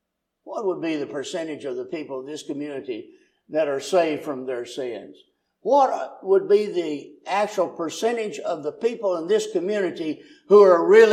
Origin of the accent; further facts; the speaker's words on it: Tennessee, United States; now in Lincoln, United States; I'm from Tennessee. A different culture altogether.